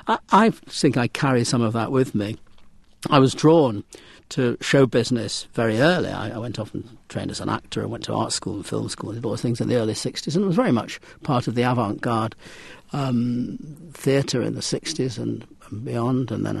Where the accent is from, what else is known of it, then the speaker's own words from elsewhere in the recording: Manchester, North West England, United Kingdom; I grew up in the 40s and 50s. I was born during World War II. I grew up in Manchester, the great northern industrial world. My dad was a doctor in a very working class area. We lived over the shop